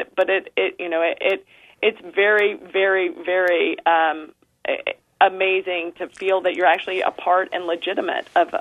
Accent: Mississippi, United States; I'm from Mississippi. My family is in Louisiana.

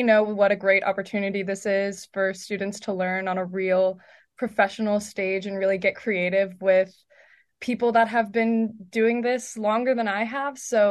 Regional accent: Atlanta, Georgia, United States; You know, I grew up in Atlanta, so okay. I'm not too scared of it.

